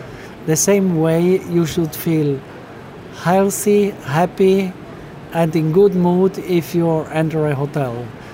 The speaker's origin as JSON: {"language": "English", "region": "Trentino-Alto Adige", "country": "Italy", "tie": "born or raised there", "second_language": "English", "said": "I love my mountains, I love my hometown, but I fully disagree on what you say now. Italy has infrastructural problems since ever."}